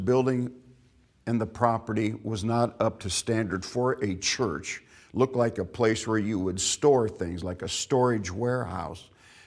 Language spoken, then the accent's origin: English; Kansas, United States; she came from Texas and I came from Kansas. We met in Missouri and married after our Bible college time and went to Texas and pastored later.